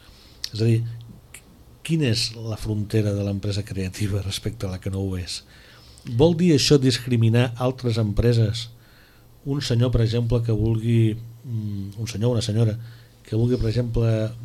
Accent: Tortosa, Catalonia, Spain; born there; vinc a Sant Pere de Ribes, vaig néixer a Tortosa fa 47 anys

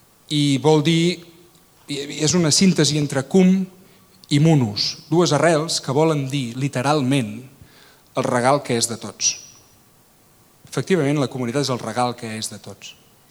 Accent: Sarrià de Ter, Catalonia, Spain; El meu poble, a Sarrià de Ter

